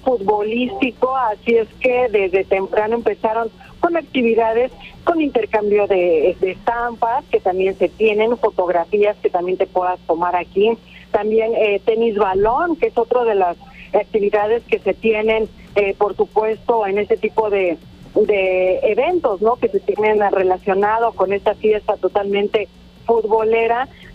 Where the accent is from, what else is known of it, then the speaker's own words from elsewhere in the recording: Mexico; Un pronóstico que yo podría decir como mexicana, no como periodista deportiva, sino como esa sangre que se siente